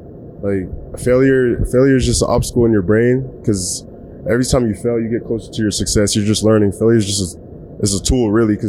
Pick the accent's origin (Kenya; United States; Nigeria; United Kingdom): Nigeria; Like, because I'm from Nigeria, you feel me?